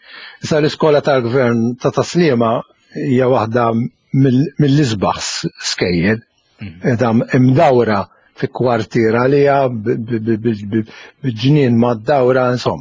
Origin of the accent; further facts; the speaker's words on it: Sliema, Central Region, Malta; Qabel xi jiena imwieled ta' Sliema.